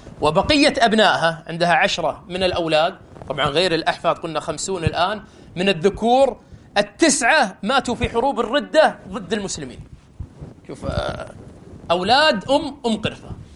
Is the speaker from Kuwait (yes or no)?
yes; Kuwait; مو يقولون عندنا بالكويت زوارة